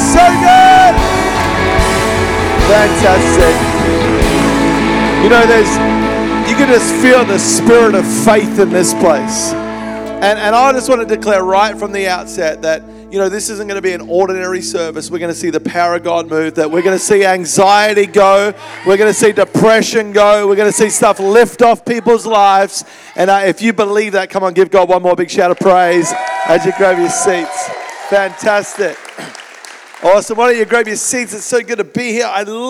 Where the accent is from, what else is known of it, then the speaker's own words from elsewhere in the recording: Melbourne, Victoria, Australia; moved away; I grew up in Melbourne, Australia.